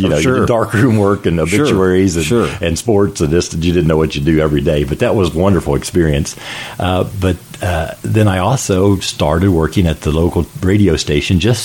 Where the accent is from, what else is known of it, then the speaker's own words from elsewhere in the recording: Grafton, West Virginia, United States; Well, I was born in Grafton, West Virginia, which is a small town of about 6,000 people. I grew up on a farm. Mm-hmm. That's the northern part of West Virginia near Morgantown.